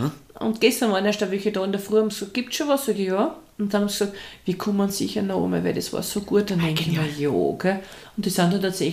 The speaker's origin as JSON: {"language": "German", "country": "Austria", "said": "damit wir sind ja keine Deutschen, gell? Wir sind ja Österreicher."}